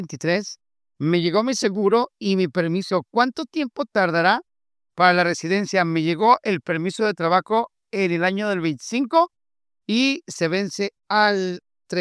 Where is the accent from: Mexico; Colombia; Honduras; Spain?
Mexico; Soy mexicano.